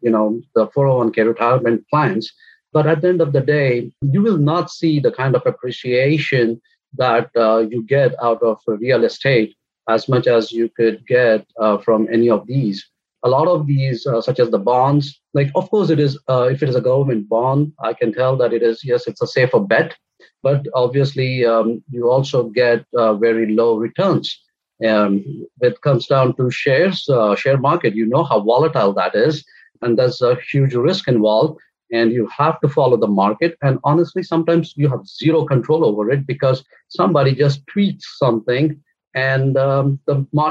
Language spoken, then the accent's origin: English; India; now in United States; I come from India and I was born and raised in a middle-class family.